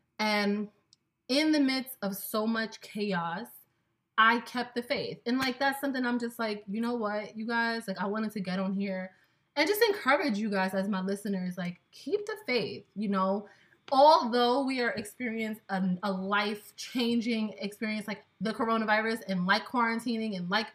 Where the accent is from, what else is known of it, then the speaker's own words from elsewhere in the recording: Brooklyn, New York, United States; also born or lived in Queens; But this is my home. Like, Brooklyn is my home. I'm from Queens, like born. My mom pushed me out in Queens, but like home has been Brooklyn.